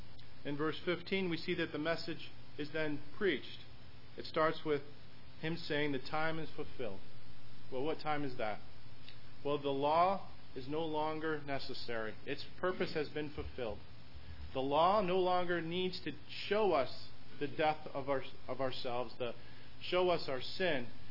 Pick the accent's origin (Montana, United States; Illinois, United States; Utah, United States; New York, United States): New York, United States; Rochester; I'm from Rochester, New York.